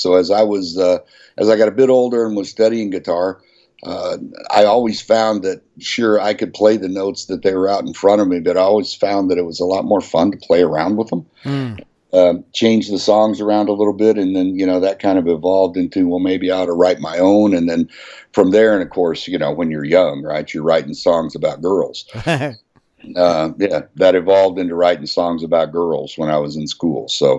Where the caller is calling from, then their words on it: Kansas City, Missouri, United States; Kansas City, Missouri.